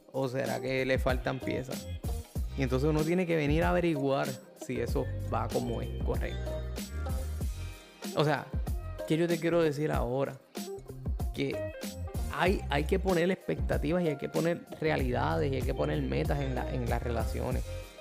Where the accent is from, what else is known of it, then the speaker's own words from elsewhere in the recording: Puerto Rico; desde mi pueblo aquí en Puerto Rico hasta el pueblo donde vivía la que ahora es mi esposa